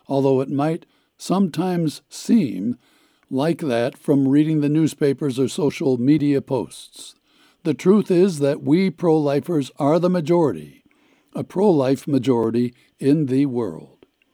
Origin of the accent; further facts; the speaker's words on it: Florida, United States; What we now have under consideration in my home state of Florida